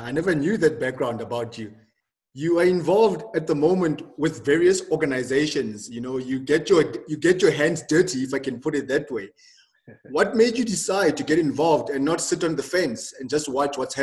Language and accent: English; South Africa; from South Africa